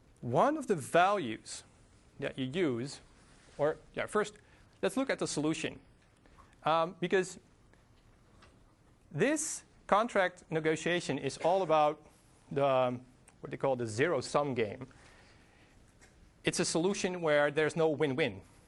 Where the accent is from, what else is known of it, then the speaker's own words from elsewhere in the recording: Netherlands; Now, I'm from Europe and the Netherlands, and I'm not very big on shooting innocent animals.